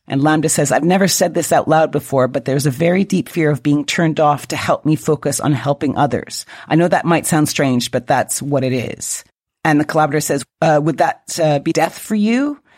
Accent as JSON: {"language": "English", "region": "Louisiana", "country": "United States", "said": "I'm a veteran. I'm an ex-convict. I'm an AI researcher. I'm a Cajun."}